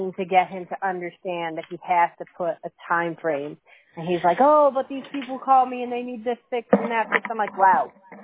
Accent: the South, United States; because he's Brazilian and I'm American and I grew up in the South, a lot of the things that I say, he doesn't understand.

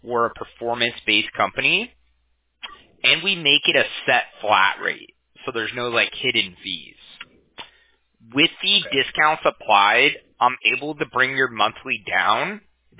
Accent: Huntington Beach, California, United States; I'm from Huntington Beach. Okay. It's like the next city over.

